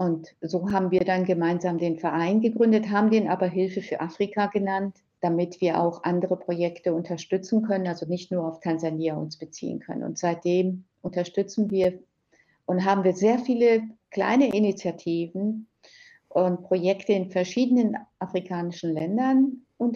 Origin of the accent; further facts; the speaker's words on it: Germany; Also ich bin in Deutschland ja groß geworden.